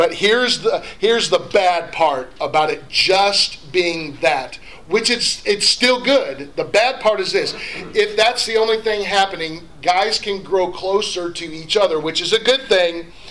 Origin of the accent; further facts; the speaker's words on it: Lima, Ohio, United States; I'm from Redneckville. Right, I'm from Lima, Ohio.